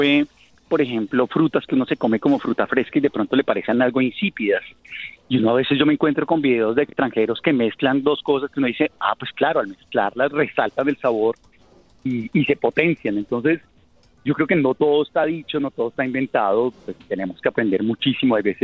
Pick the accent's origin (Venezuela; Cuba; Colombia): Colombia; depende también de nosotros como colombianos que muchas de esas oportunidades se den